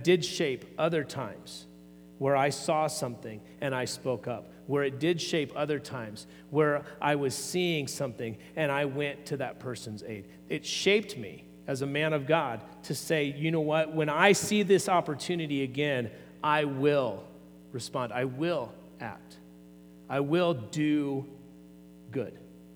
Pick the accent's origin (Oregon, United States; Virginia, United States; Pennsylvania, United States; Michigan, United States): Oregon, United States; When I was in kindergarten or first grade, I was walking home from Crooked River Elementary School in eastern Oregon.